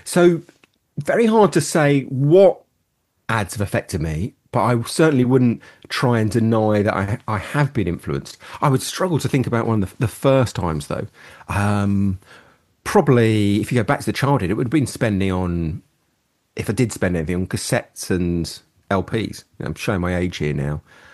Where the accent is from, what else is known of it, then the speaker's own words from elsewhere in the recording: East of England, United Kingdom; So I grew up in Essex, which is kind of 40 miles northeast of the centre of London. And a little bit of a rural area where I grew up.